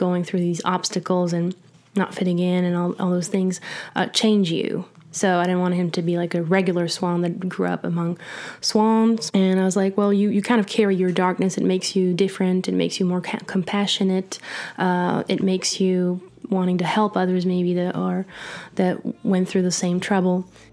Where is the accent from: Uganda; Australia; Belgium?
Belgium; English is a second language; now in Nashville, United States; I'm an artist from Belgium, pop alternative artist, and I live now in Nashville, Tennessee.